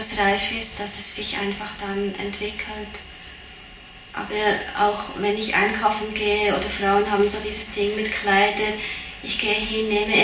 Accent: Switzerland; now in Berlin, Germany; Ich komme aus der Schweiz, da ist vieles enger und vieles, es ist noch so eine starke soziale Kontrolle.

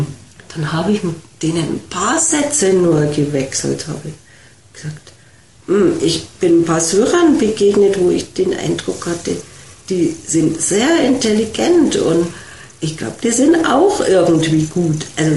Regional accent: Munich, Bavaria, Germany; Da war gerade diese große Flüchtlingswelle, die ja besonders durch München ist, durch meine Heimatstadt.

